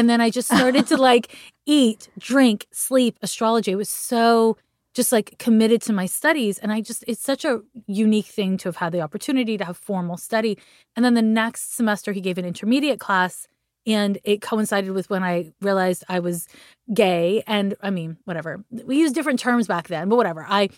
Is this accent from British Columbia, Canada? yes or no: no; Montreal, Quebec, Canada; And then I'm from Montreal, Quebec. So there's a different school system out there.